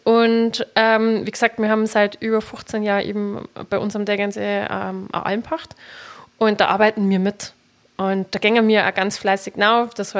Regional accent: Bavaria, Germany; und es sind ja feste Eumerer, sagt man bei uns in Bayern

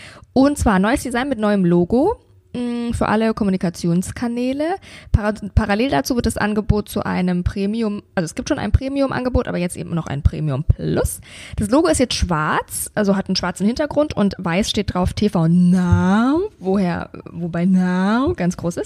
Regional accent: Bavaria, Germany; Nur ein richtiges Pfändchen, sagt man bei uns in Bayern.

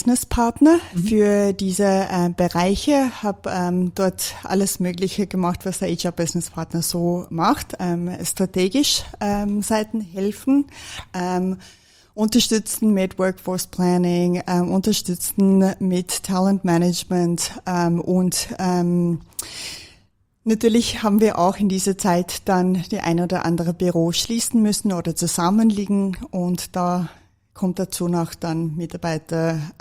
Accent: Johannesburg, Gauteng, South Africa; born or raised there; moved away as an adult; now in Austria

